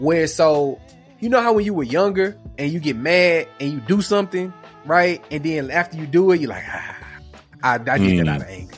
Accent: Houston, Texas, United States; And I'm from Houston, and I had … posters all over my wall

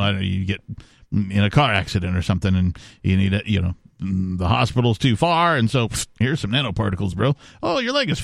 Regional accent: Wisconsin, United States; I am from Wisconsin, and, like, it's rare that there's some sort of successful musical act out of Wisconsin.

